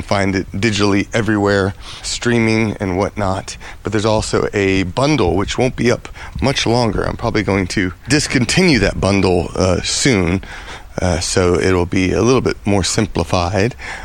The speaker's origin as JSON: {"language": "English", "region": "Maryland", "country": "United States", "tie": "born or raised there", "said": "Growing up in Maryland, we had the forest, we called it, in our backyard"}